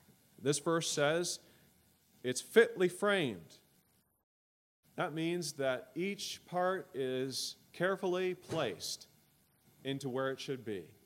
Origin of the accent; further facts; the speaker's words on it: Cleveland, Ohio, United States; For most of my growing up years, I grew up in Cleveland area, just east of Cleveland.